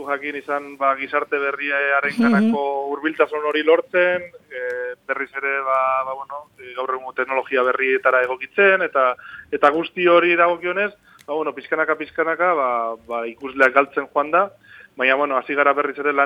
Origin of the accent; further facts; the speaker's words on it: Bilbao, Basque Country, Spain; ni adibidez bilbotarra naiz, eta aizkolari bilbotar bat, unibertsitate ikasketak dituenak